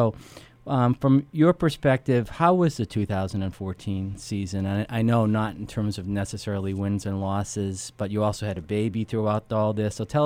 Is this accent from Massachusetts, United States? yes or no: yes; Massachusetts, United States; And I grew up in Massachusetts, and your dad would take you to New Hampshire, which you thought as a little kid was, you know, a million miles away